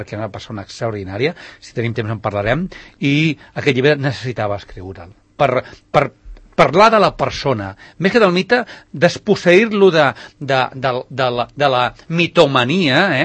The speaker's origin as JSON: {"language": "Catalan", "town": "Reus", "region": "Catalonia", "country": "Spain", "tie": "born or raised there", "said": "que jo sóc de Reus, nascut a Reus, on hi ha un centre psiquiàtric"}